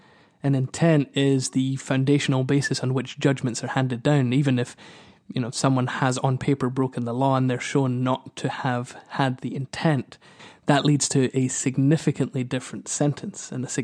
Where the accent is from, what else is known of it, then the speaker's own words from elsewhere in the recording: Wishaw, Scotland, United Kingdom; my hometown, Wishaw, which is also in Lanarkshire. So I know the culture that he's coming out of. Lanarkshire's a rough place. It tends to have that working class roughness around its edges, and that includes its language